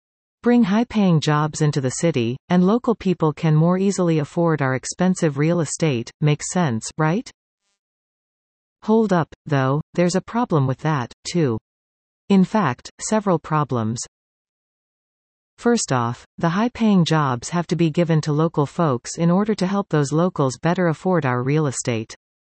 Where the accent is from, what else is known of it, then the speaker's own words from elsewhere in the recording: London, United Kingdom; I come from London, England, which is by anybody's standards a world-leading city with countless global HQs, particularly in the financial industry.